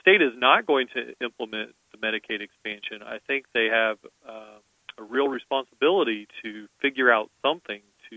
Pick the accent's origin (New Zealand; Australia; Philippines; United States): United States; Indiana; For instance, folks in my home state of Indiana